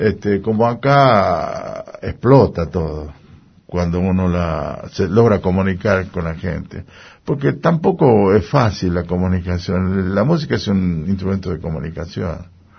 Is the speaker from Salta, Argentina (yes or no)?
yes; Salta, Argentina; Soy salteño.